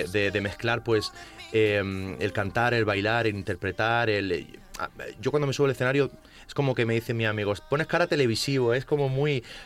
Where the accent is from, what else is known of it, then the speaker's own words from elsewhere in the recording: Motril, Andalusia, Spain; Sí, sí, sí, yo soy de Motril, granaíno.